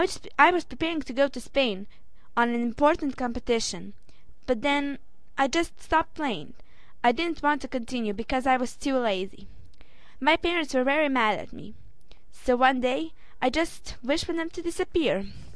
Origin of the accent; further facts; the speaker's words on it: Novi Sad, Vojvodina, Serbia; I'm 12 and I come from Serbia. I go to Žarko Zrenjanin Primary School in Novi Sad.